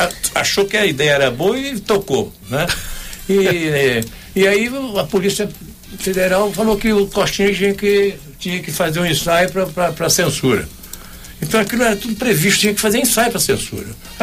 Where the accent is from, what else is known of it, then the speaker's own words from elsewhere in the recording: Cachoeiro de Itapemirim, Espírito Santo, Brazil; born there; Eu nasci em Cachoeiro, perto da casa do Elcias, na rua 25 de Março.